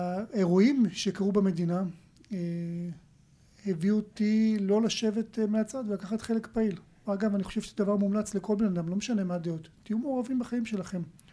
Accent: Arad, Southern District, Israel; also born or lived in Beersheba / Tel Aviv; now in Ra'anana, Israel; אמת, נולדתי, גדלתי בערד, אחרי זה קצת בבאר שבע, בתל אביב, ובסוף חנינו ברעננה.

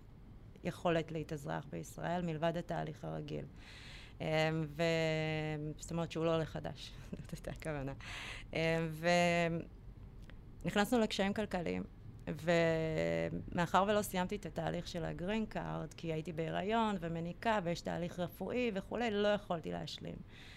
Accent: Petah Tikva, Central District, Israel; חזרנו לאותה שכונה, אותה שכונה שגדלתי בה.

